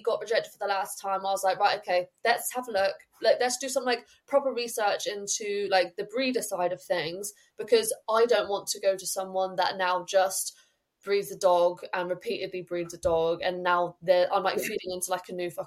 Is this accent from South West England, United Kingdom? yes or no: yes; Exeter, South West England, United Kingdom; I'm from Exeter. So we ended up getting Sheldon from Exeter.